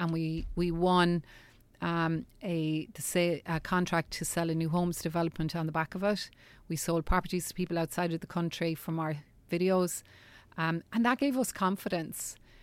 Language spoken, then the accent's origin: English; Ireland; Sometimes people, we as Irish people, whatever, we love a bargain.